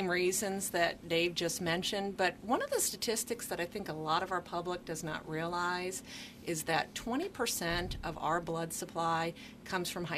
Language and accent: English; Evansville, Indiana, United States; I'm actually from Evansville.